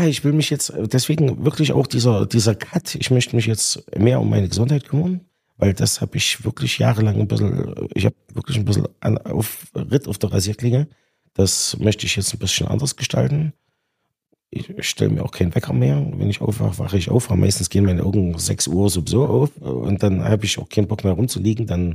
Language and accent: German; East Germany, Germany; Natürlich als Ossi nur die Schrottarbeiten, das, was kein Westdeutscher machen wollte.